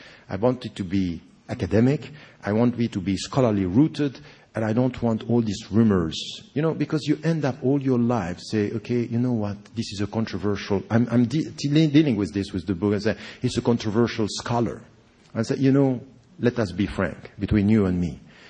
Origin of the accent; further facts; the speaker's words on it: Geneva, Switzerland; also born or lived in Egypt; I'm a Swiss citizen. So I was born and raised in Geneva, and I did my study there. And then I went to Egypt for my Islamic sciences, and I was trained there. But originally I am from Egypt.